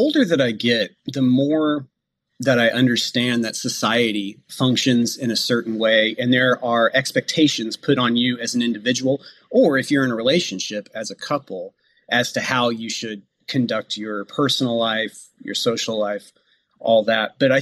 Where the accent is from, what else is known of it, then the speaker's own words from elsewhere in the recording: Midwest, United States; I grew up in the Midwest, as I mentioned, and I did grow up in a religious family. I had a religious upbringing, Southern Baptist, to be accurate.